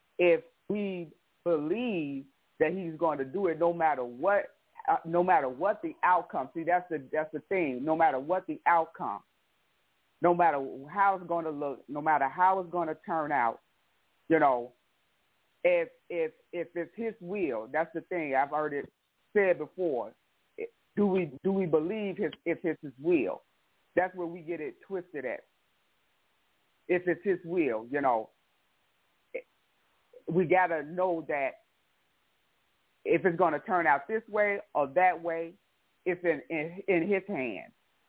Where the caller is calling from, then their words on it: Beaver Dam, United States; I am from Beaver Dam.